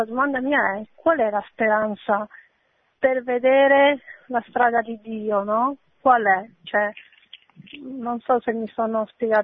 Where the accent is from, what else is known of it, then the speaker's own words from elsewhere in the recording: Abruzzo, Italy; e sono dell'Abruzzo.